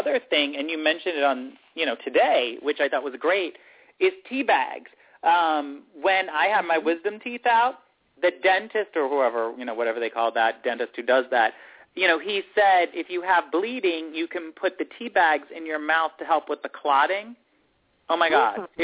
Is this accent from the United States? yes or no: yes; Alexandria, Virginia, United States; Okay, yeah, because I'm from Alexandria, Virginia